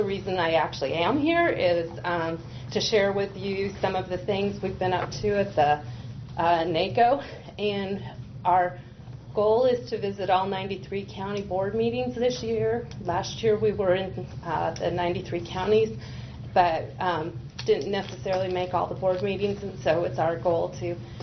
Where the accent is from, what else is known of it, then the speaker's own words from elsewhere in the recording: Nebraska, United States; I grew up in the Sand Hills, but then went on to law school and, well, undergrad, et cetera, at the university.